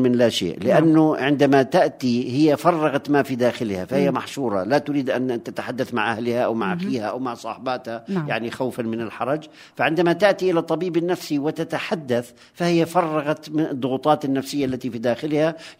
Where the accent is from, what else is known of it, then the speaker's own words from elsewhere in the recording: Palestine; فطبعا نحن مجتمع فلسطيني مقهور نوعا ما لعدم وجود حلول واضحة في الأفق